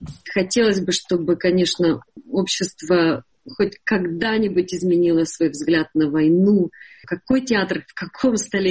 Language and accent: Russian; Kyiv, Ukraine; я актриса из Киева.